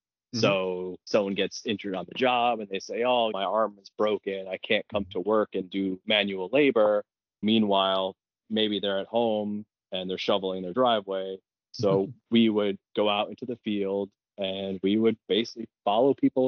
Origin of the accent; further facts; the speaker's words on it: Rome, New York, United States; My hometown, Rome, New York, which is central New York, mm-hmm. about an hour away from Syracuse